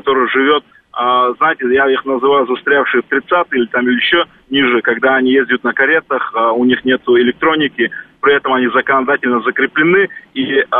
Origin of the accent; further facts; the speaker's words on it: Dagestan, Russia; Вот я родом из Кавказа тоже, только из соседней республики, там, республика Дагестан.